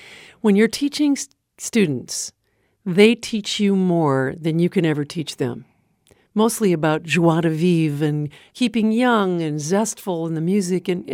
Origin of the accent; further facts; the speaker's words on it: Minnesota, United States; I grew up playing trombone in Minnesota, which is a big, big band state.